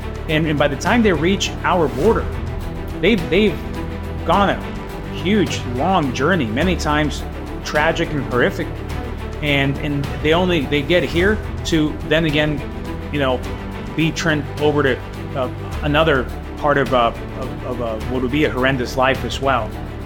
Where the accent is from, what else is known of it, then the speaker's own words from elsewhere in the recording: Tucson, Arizona, United States; my family moved to the United States in the early 90s when I was 11. And I have 2 younger sisters. We grew up in Tucson on the east side. And that's where my parents raised us.